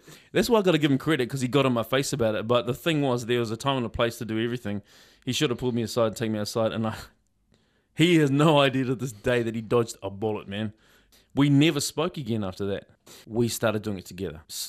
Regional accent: Papakura, Auckland, New Zealand; So, you know, I'm from Papakura.

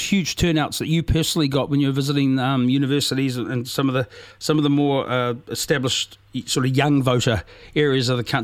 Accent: New Zealand; that really personally means a lot to me as a New Zealander

